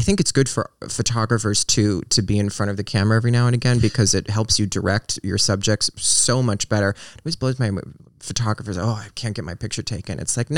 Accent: Reno, Nevada, United States; And I grew up in Reno, which is it's a little bigger, but you know, like the best place you could shop at was like Hot Topic.

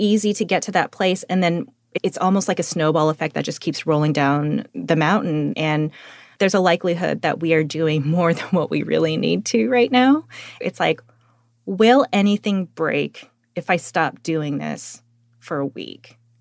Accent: San Jose, California, United States; So I grew up in the Cupertino side of San Jose.

